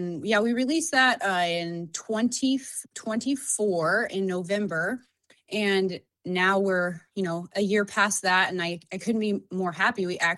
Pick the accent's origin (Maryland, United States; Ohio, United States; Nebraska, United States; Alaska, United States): Alaska, United States; I grew up here in Alaska and fell in love with the sport of dog mushing at a young age of six